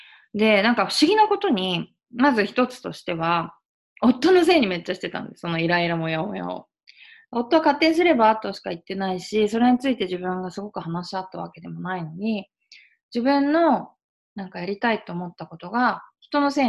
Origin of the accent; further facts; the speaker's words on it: Iwaki, Fukushima, Japan; いわき市、私、福島県のいわき市出身なんですけど、